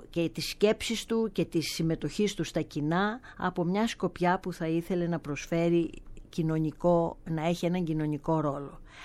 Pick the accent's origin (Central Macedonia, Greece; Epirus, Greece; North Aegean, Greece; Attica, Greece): Epirus, Greece; Igoumenitsa; όταν πέρασα τα παιδικά μου χρόνια στην Ιγουμενίτσα, ήταν τα δύσκολα χρόνια του εμφυλίου